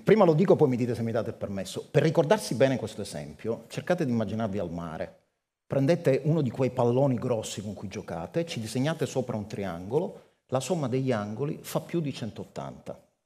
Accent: Sicily, Italy; accent: Sicilian; Ma è perché in siciliano, che è il mio dialetto, si dice

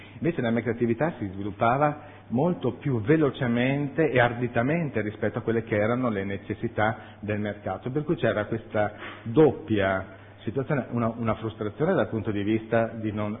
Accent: Verona, Veneto, Italy; Io sono veronese, vengo da una città che è carica di storia, c'è un fiume, e questo fiume è l'Adige

